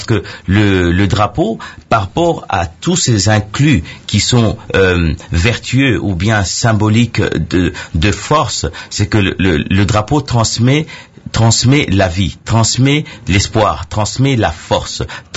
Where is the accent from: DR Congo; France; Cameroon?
DR Congo; je pense en tant que Congolais et qui suit l'actualité que aujourd'hui ça a été restauré.